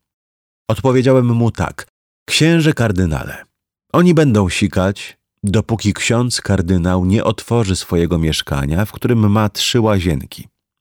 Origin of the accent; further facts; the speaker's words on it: Łódź, Łódź Voivodeship, Poland; Wychowałem się na pielgrzymkach. Z mojego miasta Łodzi